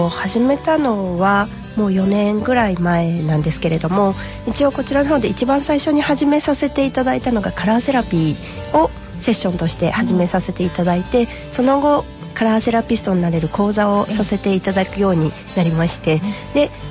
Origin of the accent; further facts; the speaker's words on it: Okazaki, Aichi, Japan; 地元岡崎で、自宅の方で、カラーセラピーだったりとか、あとは星読みの方も自宅の方でさせてもらっています。